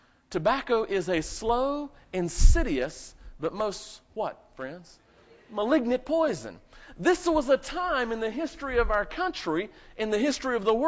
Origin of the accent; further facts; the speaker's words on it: North Carolina, United States; now in Michigan, United States; whatever else we may have here in Michigan. I'm from North Carolina, so I don't know all the stores up here yet.